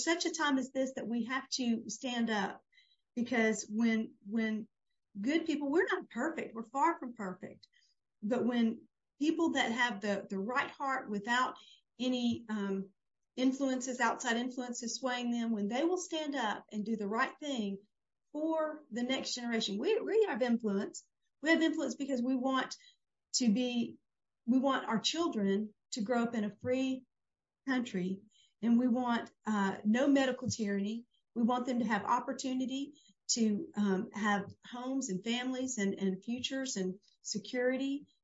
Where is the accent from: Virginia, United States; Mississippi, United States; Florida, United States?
Mississippi, United States; Pascagoula; Well, you know, I grew up in Pascagoula, Mississippi, And in Pascagoula, everybody pretty much went to the same school.